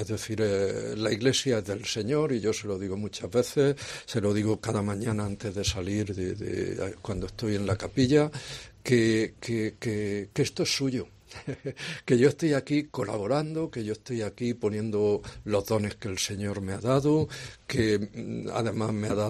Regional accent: Region of Murcia, Spain; Bueno, mi tierra vive en la calle. Murcia es algo muy externo, porque prácticamente todo el invierno puedes comer en la calle, puedes.

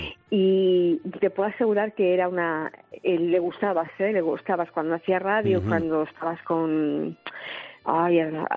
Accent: Barcelona, Catalonia, Spain; yo soy de Barcelona.

